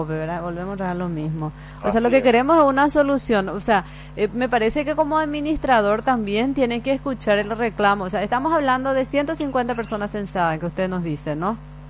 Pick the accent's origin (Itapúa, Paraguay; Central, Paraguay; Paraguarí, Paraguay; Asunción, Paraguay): Asunción, Paraguay; Que pagamos nuestros impuestos, que somos asuncenos.